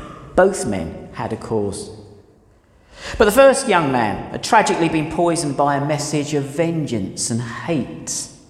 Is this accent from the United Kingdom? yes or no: yes; Southend-on-Sea, East of England, United Kingdom; Did you know Southend is my hometown?